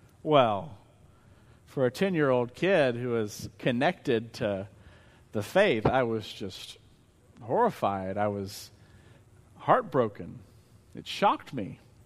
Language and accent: English; Searcy, Arkansas, United States; Many of you know that I grew up in Searcy, and my home church is First Methodist in Searcy.